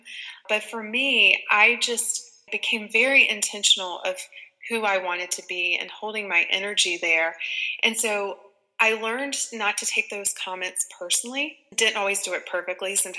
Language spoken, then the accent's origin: English; Deep South, United States; I grew up in the Deep South, and I grew up in a religion called Pentecostal Holiness.